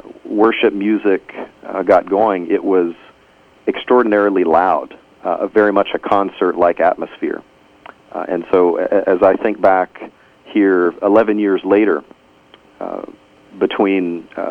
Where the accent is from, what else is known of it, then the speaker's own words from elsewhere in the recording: Houston, Texas, United States; Growing up in Houston, my exposure was to primarily non-denominational evangelical congregations and a few Baptist congregations here and there